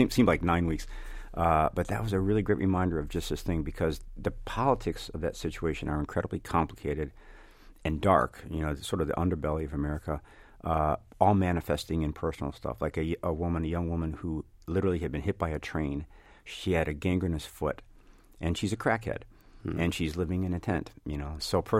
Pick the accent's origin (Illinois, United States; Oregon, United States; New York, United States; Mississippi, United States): Illinois, United States; growing up outside of Chicago, knowing that all the stuff was going on just a few miles away, was very kind of politicizing.